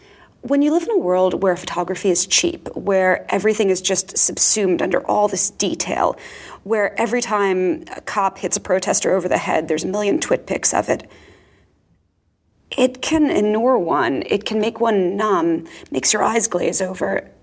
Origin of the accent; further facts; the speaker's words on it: Far Rockaway, New York, United States; also born or lived in Long Island; I grew up in Far Rockaway and then later in Long Island. When I was living in Long Island, it was just, you know, boring suburb.